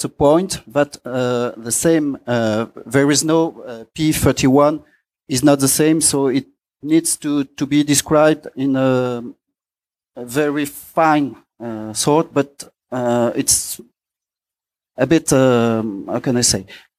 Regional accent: France; I'm from France and mostly I edited

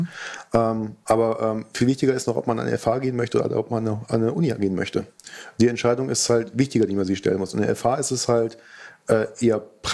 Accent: Marburg, Hesse, Germany; Ich komme aus Marburg

